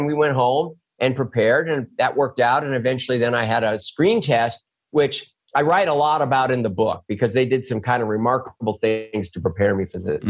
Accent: Oklahoma, United States; born there; I was born in Oklahoma.

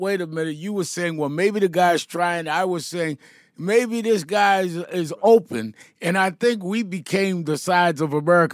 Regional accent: Brooklyn, New York, United States; I grew up in Brownsville section of Brooklyn

